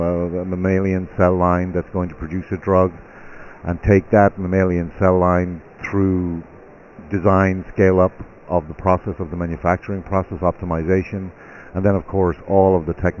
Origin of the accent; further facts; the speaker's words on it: Ireland; now in Boston, United States; So I'm an Irishman. Moved to the U.S. in 1986.